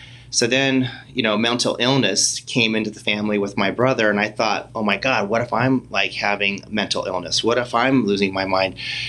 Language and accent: English; Whittier, California, United States; I grew up in Whittier, California. I'm the youngest of six kids, and a very, very Catholic family.